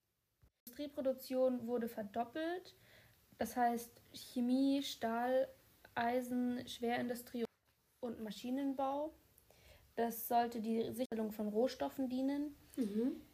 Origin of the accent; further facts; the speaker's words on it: Germany; Ich bin ja in der DDR aufgewachsen.